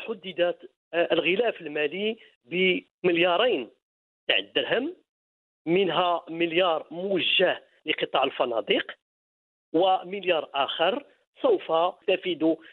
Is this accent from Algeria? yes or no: no; Morocco; بصفتي مواطن مغربي وأنا والمواطن المغربي من قيمه تكافل اجتماعي